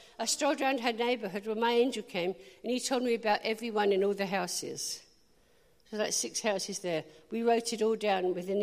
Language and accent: English; England, United Kingdom; I love that, because I'm English, so I like the words.